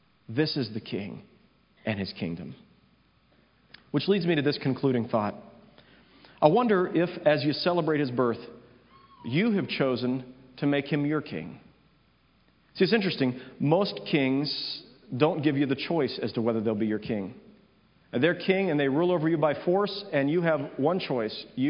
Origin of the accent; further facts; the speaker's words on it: United States; It's interesting, I'm an American, I don't understand the British monarchy today, I have to admit.